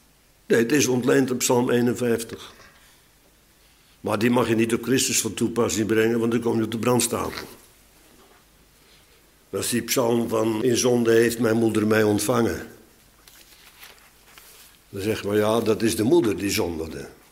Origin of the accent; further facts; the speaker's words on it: Bodegraven, South Holland, Netherlands; Ik zie nog bij ons in Bodegraven, in het huis waarin ik min of meer ben opgegroeid, in die gang van 12,5 meter met marmeren tegels